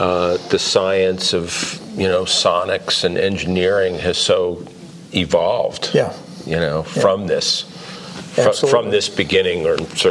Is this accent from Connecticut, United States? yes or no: yes; Connecticut, United States; now in Boston, United States; So I'm from Boston, from Connecticut originally, but I live outside of Boston.